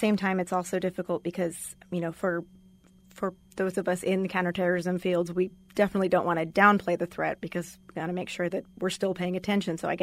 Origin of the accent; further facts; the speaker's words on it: Texas, United States; I'm from Texas, so I've seen some of those reports.